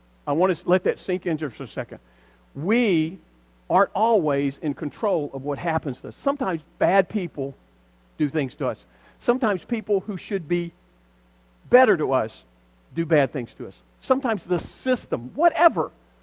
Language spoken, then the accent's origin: English; Deep South, United States; I remember stories, and I am from the Deep South.